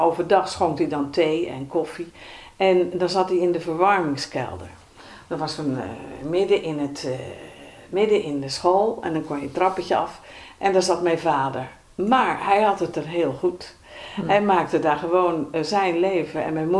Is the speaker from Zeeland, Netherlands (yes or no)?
no; Hazerswoude-Dorp, South Holland, Netherlands; born there; Ik ben geboren in Hazerswoude-dorp. Mijn vader was schipper.